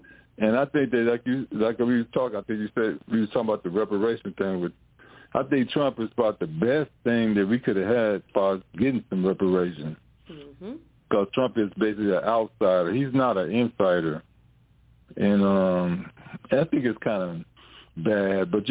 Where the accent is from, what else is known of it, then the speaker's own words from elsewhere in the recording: Chicago, Illinois, United States; I grew up in Chicago.